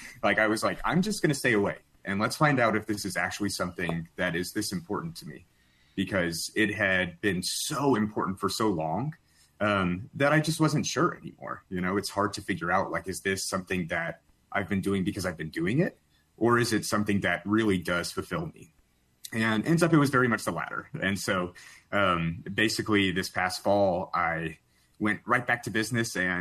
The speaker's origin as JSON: {"language": "English", "town": "Houma", "region": "Louisiana", "country": "United States", "tie": "born or raised there", "said": "I'm actually originally from Houma, Louisiana, which is a place most people have not heard of, other than if you've seen Swamp People, those are some of my people, I would say."}